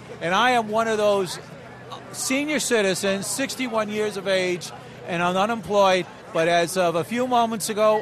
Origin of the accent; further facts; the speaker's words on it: Harbor City, California, United States; I'm from Harbor City, California